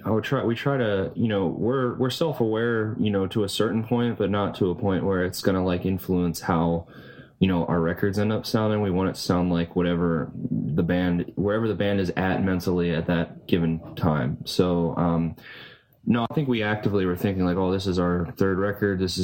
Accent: Philadelphia, Pennsylvania, United States; I'm from the Philadelphia area.

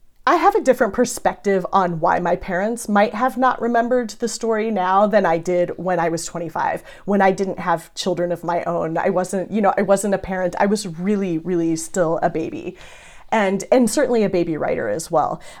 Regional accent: Indianapolis, Indiana, United States; also born or lived in England; I was living in England and my brother and my parents were still in my hometown of Indianapolis.

